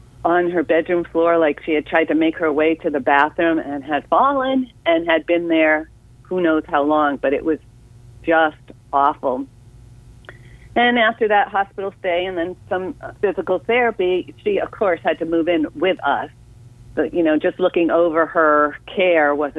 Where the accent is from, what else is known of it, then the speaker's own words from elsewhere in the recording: Massachusetts, United States; moved away as an adult; now in Florida, United States; I was originally from Massachusetts, and I came to Florida with my corporate job.